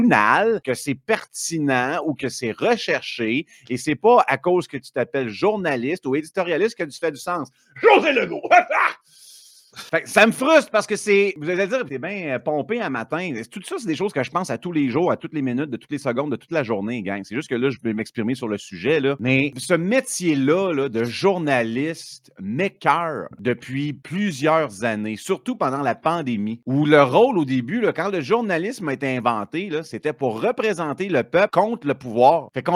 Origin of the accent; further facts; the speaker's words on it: Quebec, Canada; je suis Québécois francophone.